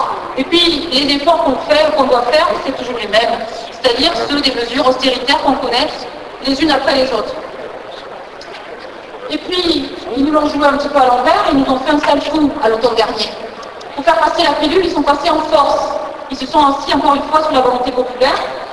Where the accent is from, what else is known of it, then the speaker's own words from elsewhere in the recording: Southwest France, France; accent: southwestern French; Et puis ça va se voir de toute façon dans mon accent du sud-ouest.